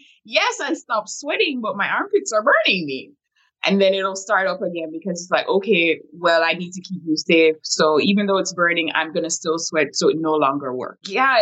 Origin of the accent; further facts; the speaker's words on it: Jamaica; living in Jamaica, because I'm originally from Jamaica, I didn't even know what anxiety was.